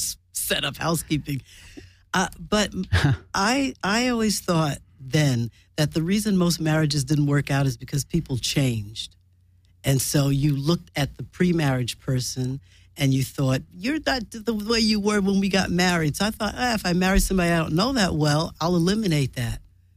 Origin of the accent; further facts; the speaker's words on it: New York, United States; moved away as an adult; now in Los Angeles, United States; I grew up in New York.